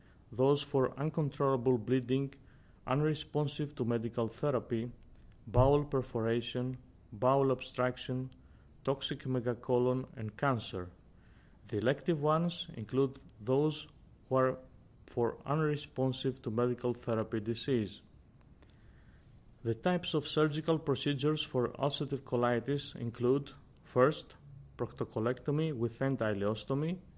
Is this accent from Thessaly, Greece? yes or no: no; Ioannina, Epirus, Greece; English is a second language; from Ioannina, Greece.